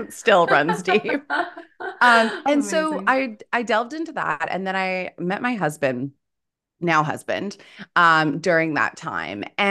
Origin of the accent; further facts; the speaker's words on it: Vancouver, British Columbia, Canada; moved away as an adult; now in Australia; So born and raised in Vancouver, lived there until, when did I move over here? Oh, I think I was 25 or six. So it's been about, maybe I was 26 or 27, something like that.